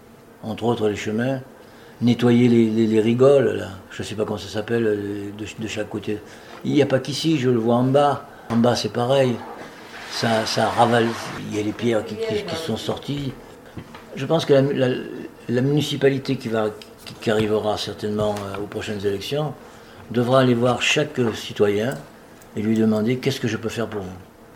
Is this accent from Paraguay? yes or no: no; Centre-Val de Loire, France; Qui me rappelle encore une fois mon enfance en Indre-et-Loire.